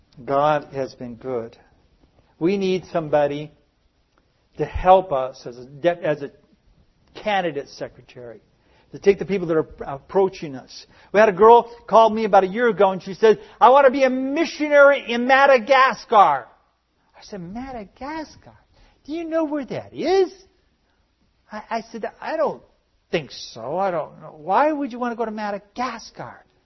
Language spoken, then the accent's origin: English; California, United States; A little bit of Spanish, but not much. I know, I was raised in California. I should know it.